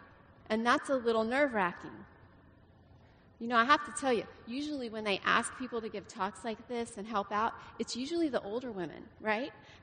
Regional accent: Big Spring, Texas, United States; Derek and I grew up in West Texas in a little town called Big Spring.

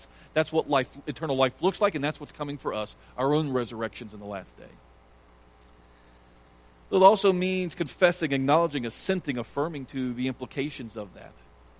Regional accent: Ireland; We're just tired. We're Irish. I don't know. We make excuses.

